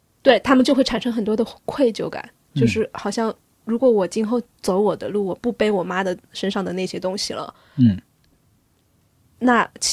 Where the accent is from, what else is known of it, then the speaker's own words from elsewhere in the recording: Sichuan, China; 比如说我四川人就说你是我老汉儿